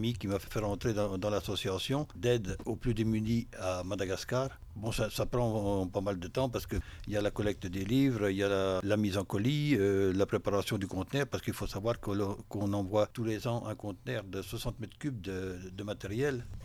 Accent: Savigny-l'Évêque, Pays de la Loire, France; je suis de Savigny-l'Évêque.

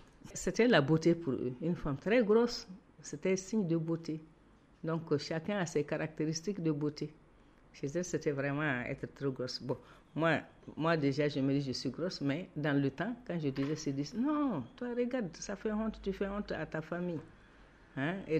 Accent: Gao, Mali; Moi, je suis de Gao. Je suis de la 7e région.

